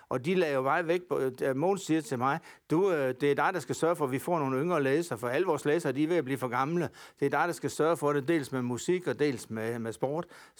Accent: Jutland, Denmark; Altså, jeg er jyde som bare pokker. Og jeg føler altid det at komme hjem, når jeg kommer hjem til Jylland.

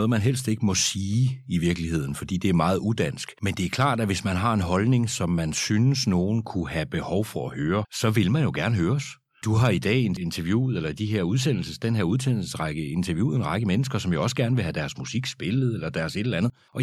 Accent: Karise, Zealand, Denmark; Jeg er født på Krogerup Højskole, flyttede fra Krogerup til Karise, hvor min far var freelancejournalist, og hvor jeg havde min spæde barndom, kan man sige.

